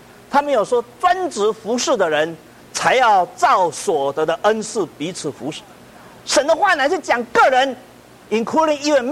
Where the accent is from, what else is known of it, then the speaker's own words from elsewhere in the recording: China; 我们中国人啊，常常称牧师叫做神的仆人。